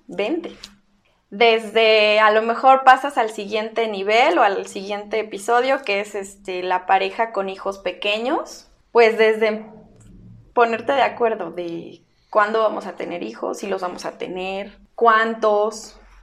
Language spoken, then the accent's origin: Spanish; Mexico; Somos mexicanos, pero finalmente cada persona vive su vida de diferente manera.